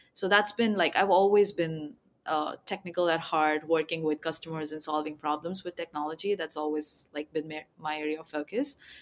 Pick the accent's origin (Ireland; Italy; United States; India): India; So I'm an electronics engineer by background, born and raised in India.